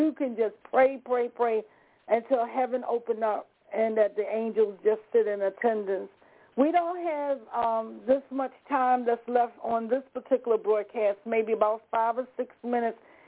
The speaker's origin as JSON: {"language": "English", "region": "the South", "country": "United States", "said": "We all get tongue-tied. So do I, because you know I'm from the South."}